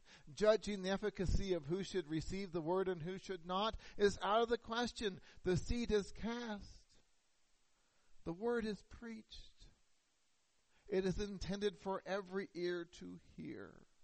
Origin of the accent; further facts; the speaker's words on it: the West, United States; Growing up in the West, we know all about the Russian thistle, better known as the tumbleweed.